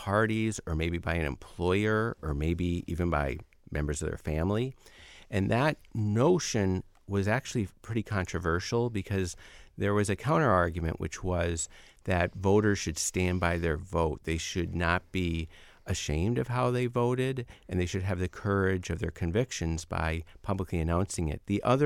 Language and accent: English; Iowa, United States; I'm from Iowa. I'm a visiting professor at Ohio State this fall, but I'm originally from Iowa.